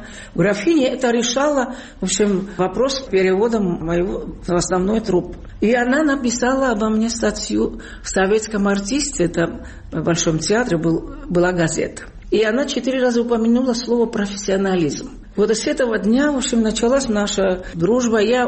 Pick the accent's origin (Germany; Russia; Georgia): Georgia; я сама грузинка, я представляю грузинский народ.